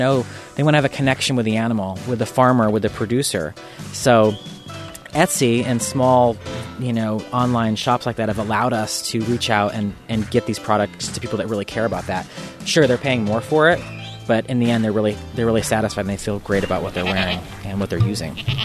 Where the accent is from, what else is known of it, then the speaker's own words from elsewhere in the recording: Fresno, California, United States; when I say I'm from Fresno, or from the Fresno area, and I raise Angora goats, they go, hey, that's like the ag capital of California